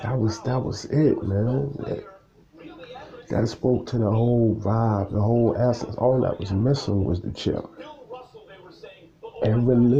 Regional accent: New York, United States; But, you know, I'm from New York, man.

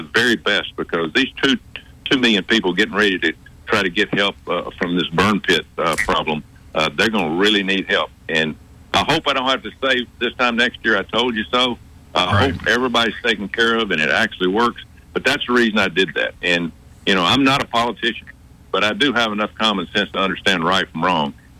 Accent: Alabama, United States; Of course, we're from farming states. He's from Arkansas. I'm from Alabama.

